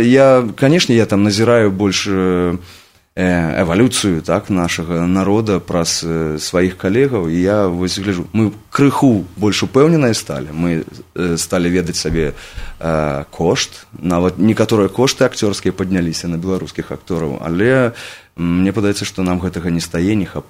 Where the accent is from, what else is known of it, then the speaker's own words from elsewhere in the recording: Gomel, Gomel Region, Belarus; я быў звычайны, я нарадзіўся ў Гомелі.